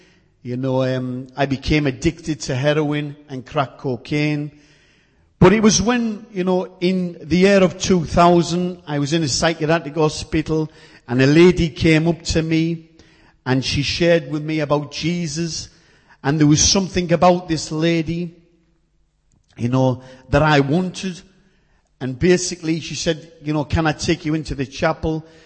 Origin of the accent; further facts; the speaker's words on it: Middlesbrough, North East England, United Kingdom; I'm from Middlesbrough.